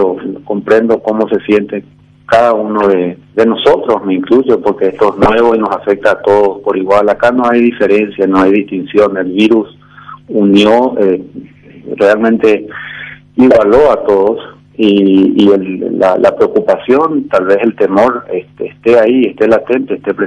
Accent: Paraguay; Sí les transmití mi dolor como paraguayo

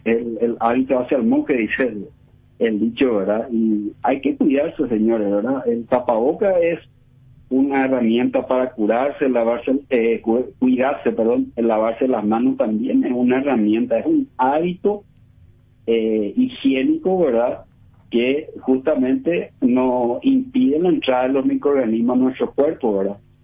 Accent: Paraguay; nosotros somos paraguayos.

